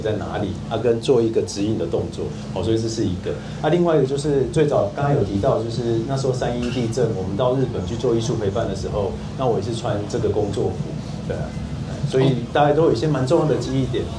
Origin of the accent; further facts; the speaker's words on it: Taiwan; 以前我对自己身为台湾人是很没有自信的